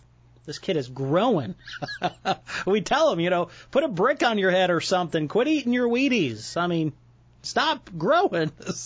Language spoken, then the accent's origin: English; Chicago, Illinois, United States; but my birthday was always in November, and I grew up in Chicago